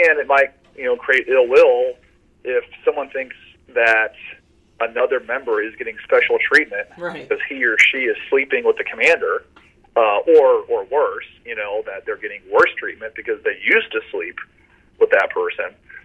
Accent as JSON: {"language": "English", "town": "Winter Park", "region": "Florida", "country": "United States", "tie": "born or raised there", "said": "You know, like in my hometown of Winter Park, Florida, it's against the law to spit on the sidewalk, right?"}